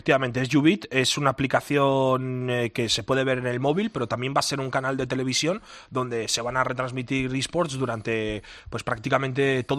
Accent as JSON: {"language": "Spanish", "town": "Bilbao", "region": "Basque Country", "country": "Spain", "said": "yo soy un chaval de Bilbao"}